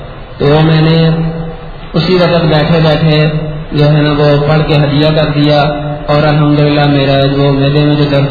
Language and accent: Urdu; Sialkot, Punjab, Pakistan; میں سیالکوٹ سے آیا ہوں.